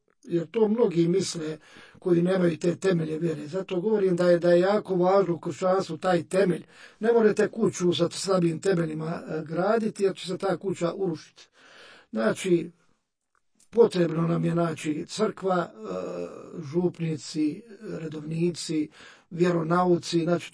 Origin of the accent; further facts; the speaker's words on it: Dubrovnik, Dubrovnik-Neretva County, Croatia; Rođen sam i odrastao sam u Dubrovniku, završio školu, srednju